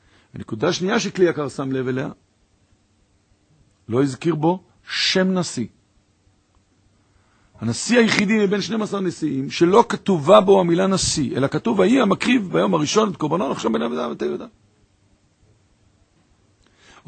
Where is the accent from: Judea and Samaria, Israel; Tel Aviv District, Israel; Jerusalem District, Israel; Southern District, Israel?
Jerusalem District, Israel; Jerusalem; אומר לי, שלום, מאיפה אתה? ירושלים, אני אומר לו.